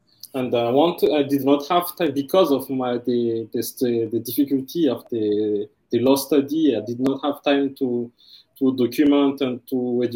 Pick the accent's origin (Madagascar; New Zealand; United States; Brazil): Madagascar; English is a second language; moved away as an adult; now in France; I am half Malagasy and French. I grew up in Madagascar during my first 18 years. And I came in France at 18 to do the university for education.